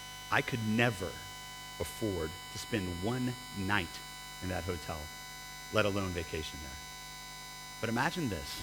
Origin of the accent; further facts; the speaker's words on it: Texas, United States; I grew up in Texas.